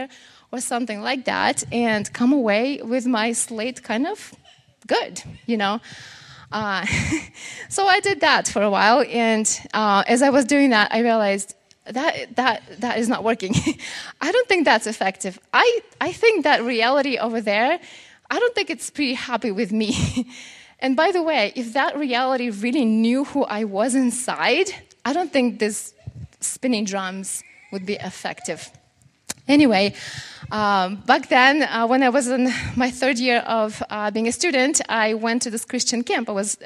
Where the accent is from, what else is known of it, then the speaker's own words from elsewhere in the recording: Russia; English is a second language; I grew up in Russia. I was born there, and I grew up back in the day when people there were still building a perfect society without God. This was an atheist society